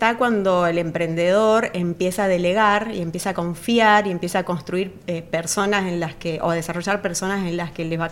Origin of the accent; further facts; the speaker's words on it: Argentina; Sí, he vivido en el noroeste y en el noreste, o sea que conozco mucho la cultura de mi tierra donde nací y también la litoraleña.